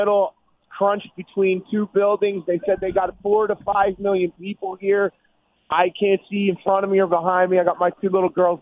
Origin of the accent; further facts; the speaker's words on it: Philadelphia, Pennsylvania, United States; I'm from South Philly. There we go.